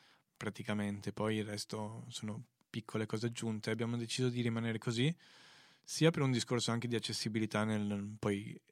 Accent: Venice, Veneto, Italy; Beh, sono veneziano, guido coi piedi.

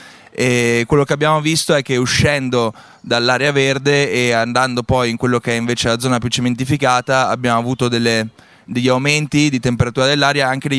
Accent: Padua, Veneto, Italy; Io vengo da Padova

